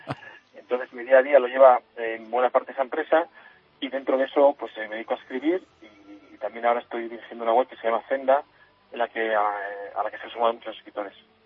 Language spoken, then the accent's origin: Spanish; Burgos, Castile and León, Spain; porque yo soy de Burgos, con lo cual solo puede darme envidia